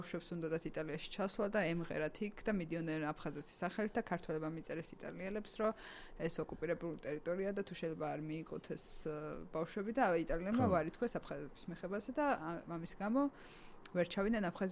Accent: Abkhazia, Georgia; აფხაზეთიდან ვარ და რაღაცა

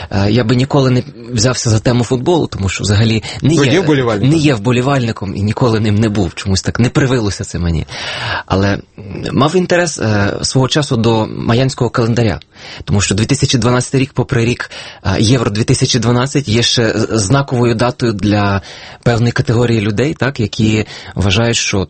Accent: Pustomyty, Lviv Oblast, Ukraine; я подзвонив за номером міської газети міста Пустомити, звідки я родом.

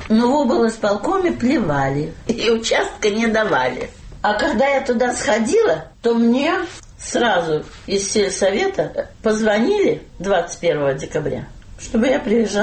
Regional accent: Minsk, Belarus; Я уроженка города Минска. И мои дети, и внуки родились тут.

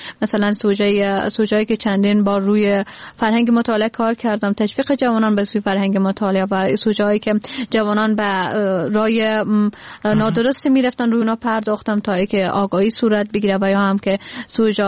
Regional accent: Badakhshan, Afghanistan; born there; من در بدخشان متولد شدیم و زادگاهم بدخشان است.

